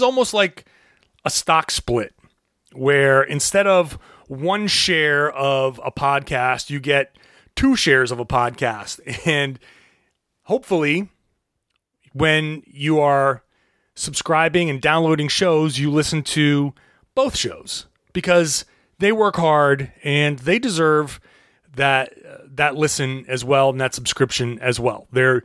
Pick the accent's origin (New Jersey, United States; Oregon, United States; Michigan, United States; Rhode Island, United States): Rhode Island, United States; born there; I was born in Rhode Island. I grew up a Celtics fan.